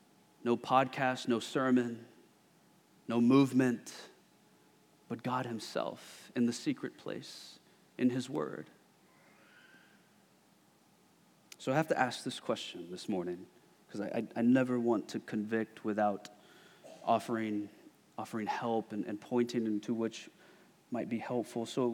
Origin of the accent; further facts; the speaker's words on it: Houston, Texas, United States; I remember as a kid, you know, born and raised in Houston, and so all summer play was done in hot, humid weather, right?